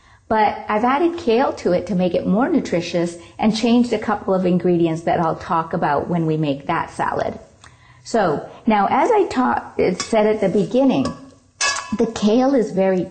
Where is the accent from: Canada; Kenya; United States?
Canada; Toronto, Ontario; from Toronto, Canada.